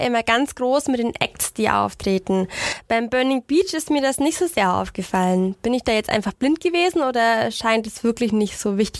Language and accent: German; Bavaria, Germany; ich komme ja aus der Gegend am Brombachsee